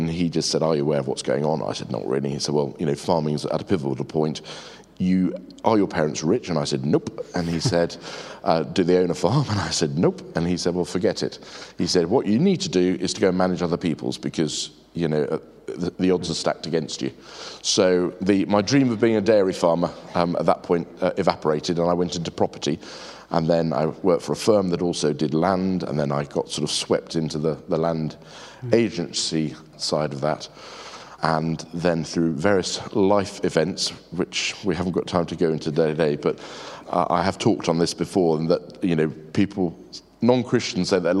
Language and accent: English; Chislehurst, London, United Kingdom; I grew up in suburbia, really. I mean, I grew up in Chislehurst in Kent, and that's... and.